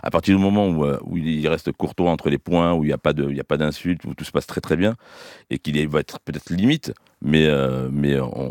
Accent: France; pour nous, en tant que Français, c'est un petit peu le temple du tennis

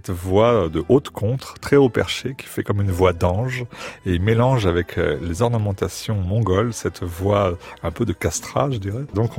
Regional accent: Paris, Île-de-France, France; J'ai grandi à Paris. Mmh. Je suis d'une famille normande, mais j'ai grandi à Paris.

